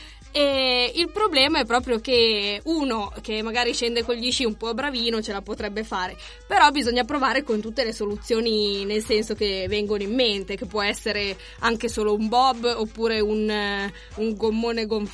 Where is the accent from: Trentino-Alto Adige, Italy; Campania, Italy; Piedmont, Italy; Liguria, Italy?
Piedmont, Italy; Biella; Allora, dovete sapere che io sono di Biella